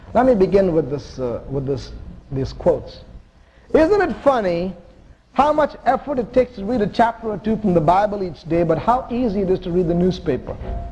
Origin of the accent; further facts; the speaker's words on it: India; One, I was born and raised in India.